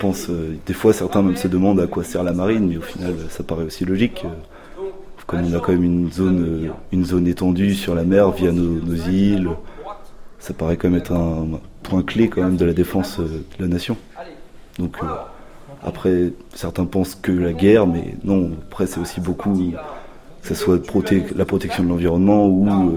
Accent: Brittany, France; j'étais vraiment heureux en sachant que je suis breton de base.

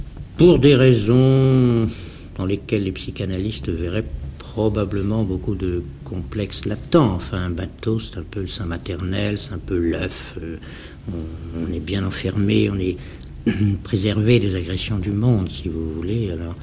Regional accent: Brittany, France; Je suis breton, oui.

